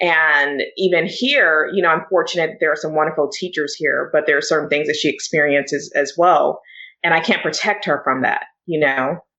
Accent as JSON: {"language": "English", "region": "California", "country": "United States", "tie": "born or raised there", "said": "So out here, you know, we're in California, and I grew up in California"}